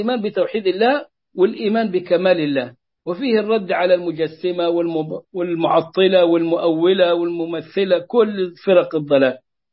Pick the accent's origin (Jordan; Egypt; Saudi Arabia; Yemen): Egypt; حتى أنه عندنا في مصر بيقول لك أنه ظاهرة الإلحاد صارت منتشرة